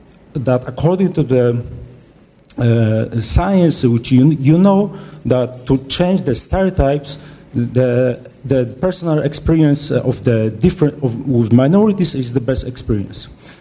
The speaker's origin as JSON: {"language": "English", "country": "Poland", "second_language": "English", "said": "I said I'm from Poland."}